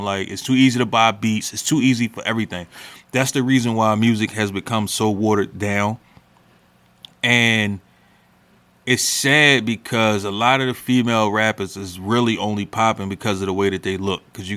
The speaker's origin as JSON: {"language": "English", "town": "Philadelphia", "region": "Pennsylvania", "country": "United States", "said": "I am from Philly, so I could be considered"}